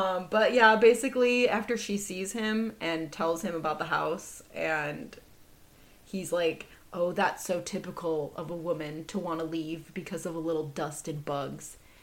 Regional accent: Midwest, United States; I don't do accents, obviously. I'm from the Midwest, okay?

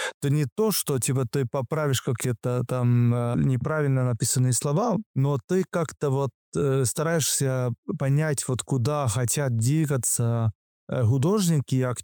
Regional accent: Estonia; понятно, я эстонец

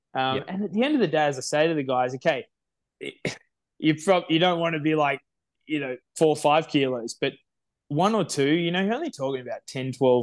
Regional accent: Australia; Well, as proud Australian, I think

